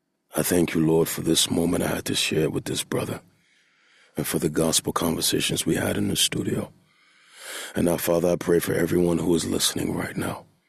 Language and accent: English; United States; now in London, United Kingdom; in my home country of America.